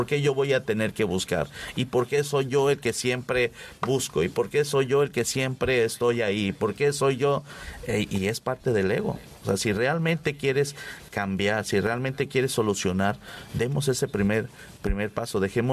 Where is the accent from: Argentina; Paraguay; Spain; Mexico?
Mexico; Sinaloa; no justificar que yo soy así y yo soy de Sinaloa